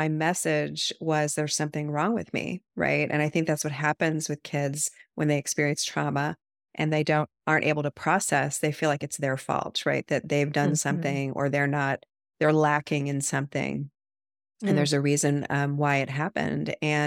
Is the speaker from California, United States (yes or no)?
no; Ohio, United States; So I grew up in Ohio in a really nice home that my dad was a very successful businessman